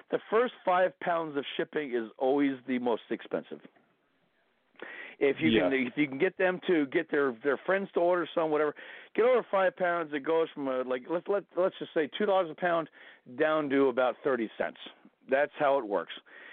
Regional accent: New Jersey, United States; We're from Jersey. We got rants all over the fucking place.

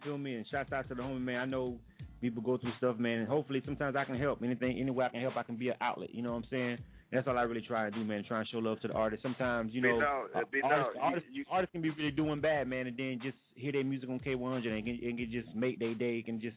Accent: Florida, United States; I'm from Florida. I know it. My grind is heavy there.

